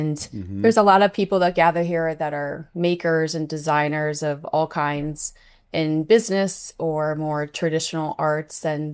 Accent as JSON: {"language": "English", "town": "Cleveland", "region": "Ohio", "country": "United States", "tie": "born or raised there", "also_born_or_lived": "San Francisco / Washington, D.C.", "moved": "as an adult", "lives_now": "Asheville, United States", "said": "I grew up in Cleveland, Ohio. Mm. That's where I spent the most of my life. I moved out to San Francisco Bay Area in my 20s for a brief stint, and then to Washington, D.C. for 6 years."}